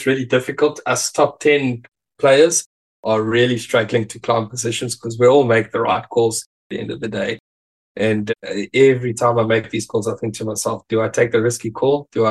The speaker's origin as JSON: {"language": "English", "country": "South Africa", "said": "as a South African"}